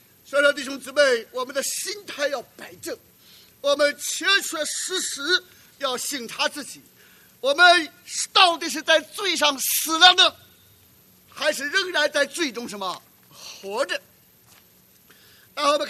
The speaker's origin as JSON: {"language": "Chinese", "region": "Shandong", "country": "China", "said": "我们男人就是这样，尤其是我们山东人就是这样。"}